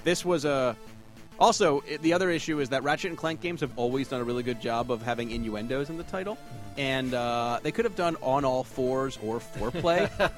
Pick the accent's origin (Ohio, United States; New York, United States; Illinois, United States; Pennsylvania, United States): Pennsylvania, United States; Philadelphia; accent: Philly; That's a Philly accent. That's like the few inklings of my Philly accent that remain, but I had to stop saying Mario because every time I'd say it.